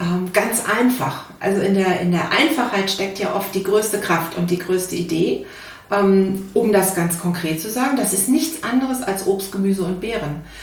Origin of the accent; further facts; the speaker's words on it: North Rhine-Westphalia, Germany; Ja, ich bin keine Berlinerin, wie man hört. Ich komme ursprünglich mal aus Nordrhein-Westfalen